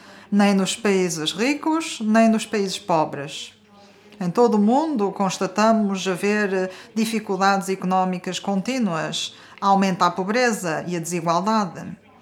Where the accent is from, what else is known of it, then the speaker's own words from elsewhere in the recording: Norway; Portuguese is a second language; como sabem, eu sou norueguês